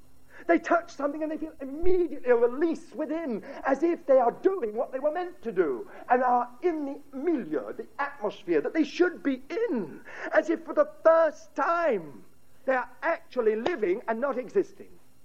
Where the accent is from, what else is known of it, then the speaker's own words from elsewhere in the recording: United Kingdom; I was brought up in Britain, I was brought up amongst the British.